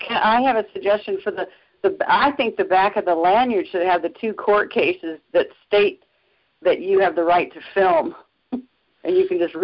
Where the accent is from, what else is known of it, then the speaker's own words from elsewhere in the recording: Seattle, Washington, United States; It said I was unmuted, and I'm from Seattle.